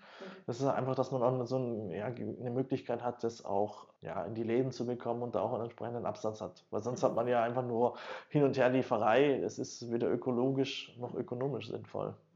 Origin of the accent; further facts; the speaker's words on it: Konstanz, Baden-Württemberg, Germany; Also ich komme ja aus Konstanz